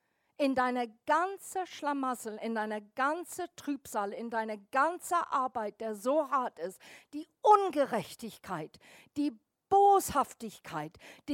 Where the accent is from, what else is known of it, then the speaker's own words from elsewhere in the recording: England, United Kingdom; also born or lived in tropics; weil ich aufgewachsen bin in den Tropen und in England.